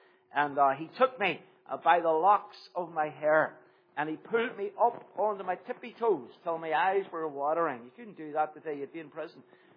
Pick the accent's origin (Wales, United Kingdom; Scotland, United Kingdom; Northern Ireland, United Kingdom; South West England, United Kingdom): Northern Ireland, United Kingdom; Belfast; I was a child of the Troubles. I was growing up in Belfast, North Belfast, which was deeply affected by the Troubles.